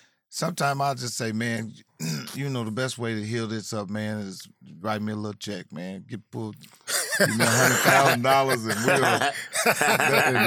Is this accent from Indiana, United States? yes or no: yes; Indianapolis, Indiana, United States; Indianapolis, yeah. Indianapolis. I'm from Naptown.